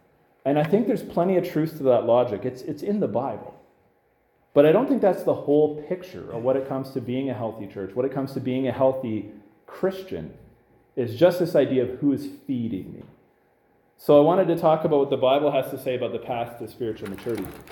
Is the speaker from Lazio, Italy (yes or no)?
no; Sicily, Italy; But no, I'm from Sicily, which makes a difference until the World Cup rolls around, and then Viva Italia. But I thought, I'm Italian, I can eat all this food.